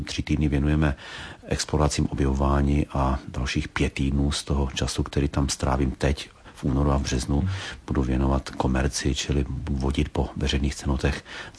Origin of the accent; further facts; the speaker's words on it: Slovakia; now in Czech Republic; já totiž ještě stále mám slovenské občanství, pocházím ze Slovenska, asi by to tady nevyšlo.